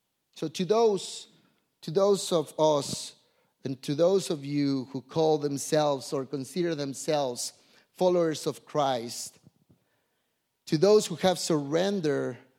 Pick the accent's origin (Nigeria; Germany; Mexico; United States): Mexico; Minatitlan, Veracruz; I grew up in Mexico, in Minatitlan, Veracruz. How many of you have heard of Minatitlan?